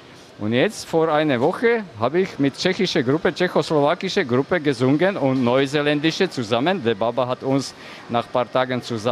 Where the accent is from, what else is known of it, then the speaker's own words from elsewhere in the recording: Slovakia; moved away; also born or lived in Germany; Ich komme aus der Slowakei, aber ich habe 26 Jahre in Deutschland gearbeitet und gelebt.